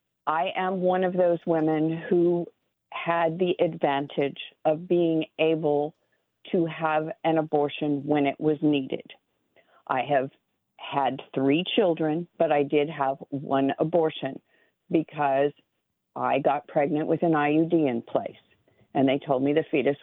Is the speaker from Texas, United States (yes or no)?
no; California, United States; I had high school friends. I grew up in Southern California. I had high school friends who got pregnant, who went down to Tijuana to get abortions.